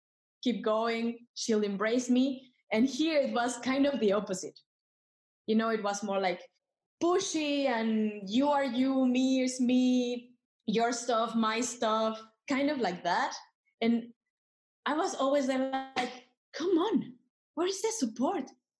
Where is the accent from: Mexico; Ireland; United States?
Mexico; I'm from Mexico, and I've been in this training since a little bit longer than 3 months.